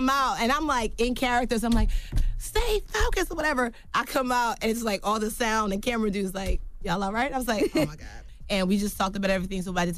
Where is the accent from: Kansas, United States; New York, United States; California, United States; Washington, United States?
New York, United States; Yonkers; I'm from Yonkers. It doesn't matter.